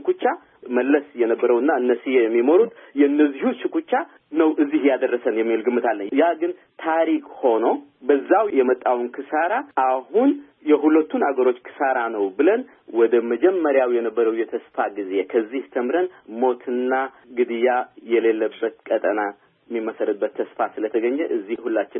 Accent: Eritrea; እኔ እንግዲህ ኤርትራ ነው የተወለድኩት ኤርትራ ነው ያደግኩት ከመሃል ሀገር ሰዎች ጋር ነው የተማርኩት አስመራ ዩኒቨርሲቲ

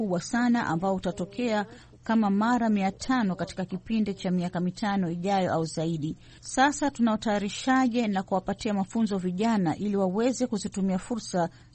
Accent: Pate, Lamu County, Kenya; Natokea Lamu mashariki kwenye kisiwa cha Pate, haswa wazazi wangu wanatokea huko. Bibi yangu na watoto wangu wawili wamekulia huko pia

